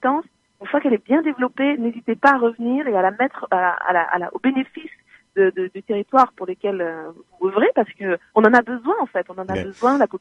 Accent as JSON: {"language": "French", "town": "Paris", "region": "Île-de-France", "country": "France", "tie": "born there", "said": "Alors, je suis née, moi, à Paris, mais oui. Mes parents sont tous les deux métis."}